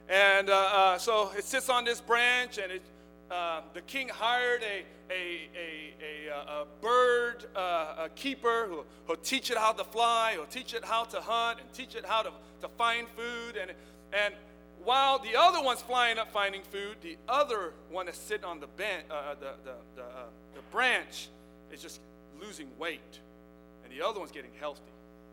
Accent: Sacramento, California, United States; Man, I'm from Sacramento.

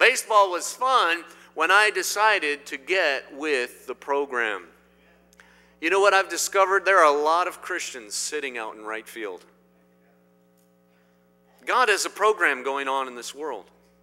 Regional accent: Indiana, United States; I grew up in Indiana. We played basketball in Indiana.

